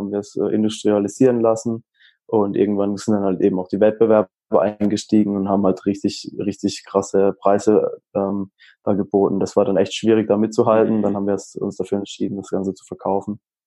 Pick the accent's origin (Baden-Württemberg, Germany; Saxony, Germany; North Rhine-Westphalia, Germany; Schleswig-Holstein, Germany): Baden-Württemberg, Germany; Bei uns in Baden-Württemberg